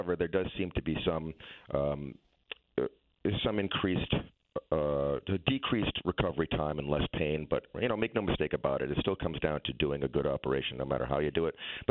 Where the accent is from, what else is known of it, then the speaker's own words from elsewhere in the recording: Massachusetts, United States; now in Connecticut, United States; No, I grew up in Massachusetts, and then my wife said, "This is where we're moving," and that's how it happened.